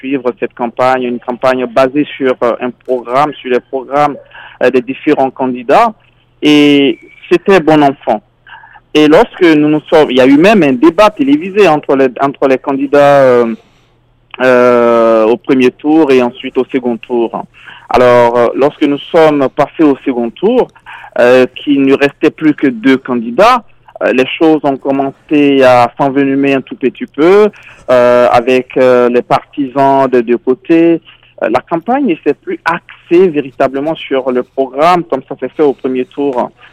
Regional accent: Côte d’Ivoire; Ben, je suis ivoirien, donc je me réfère à l'élection présidentielle de la Côte d'Ivoire en 2011.

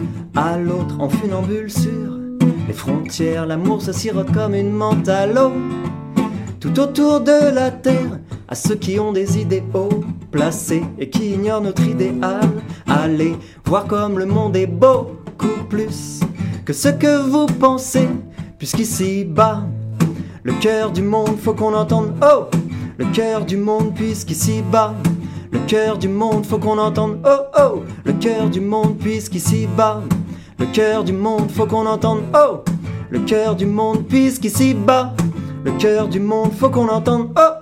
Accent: France; born there; Même si je suis né en France

